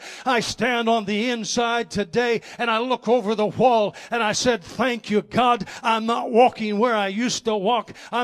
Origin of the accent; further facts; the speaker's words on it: Canada; now in United States; We moved down from Canada, and if I seem a little different, that's because I wasn't born here.